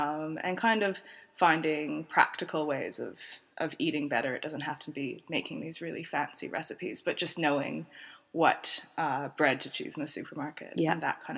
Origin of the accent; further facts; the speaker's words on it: Montreal, Quebec, Canada; also born or lived in Halifax; I'm originally from Montreal, Canada, from the English part, not the French.